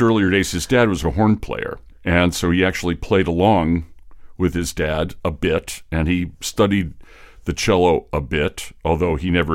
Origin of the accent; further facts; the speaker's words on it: United States; just from a historical perspective as an American